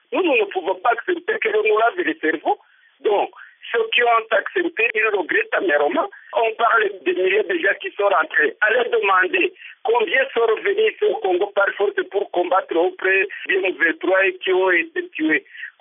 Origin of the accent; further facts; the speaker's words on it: Rwanda; Sinon, nous sommes des Rwandais à part entière. Nous avons droit à 100% à notre pays.